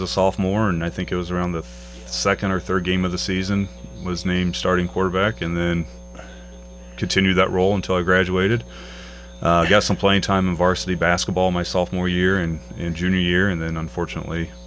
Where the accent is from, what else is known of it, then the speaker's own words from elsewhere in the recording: Grafton, Illinois, United States; Well, I grew up in Grafton, Illinois. You know, a local river rat back in the day. Grew up in Grafton before Grafton is what it is today.